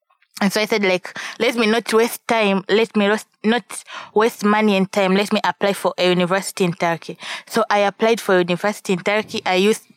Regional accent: Tanzania; also born or lived in Ukraine; Because I'm from Tanzania, so for me, coming out from Tanzania to Ukraine

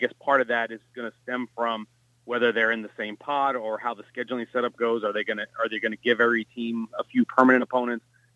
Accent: Texas, United States; I mean, I grew up here in Texas, and that was something that I used to do with my family every day.

